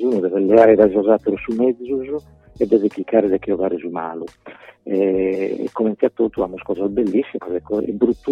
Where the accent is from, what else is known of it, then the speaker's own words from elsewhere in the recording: Sardinia, Italy; Effettivamente essendo io sardo